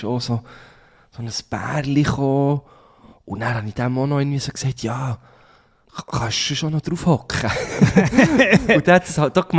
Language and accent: German; Thun, Bern, Switzerland; nee, ich komme aus Thun.